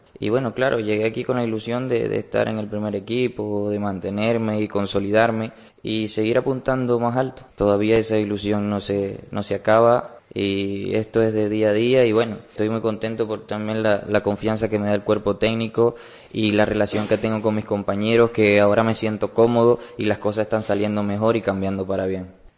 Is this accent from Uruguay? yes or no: no; Venezuela; moved away; Cuando salí de Venezuela salí con la ilusión y con un sueño, ¿no?, por alcanzar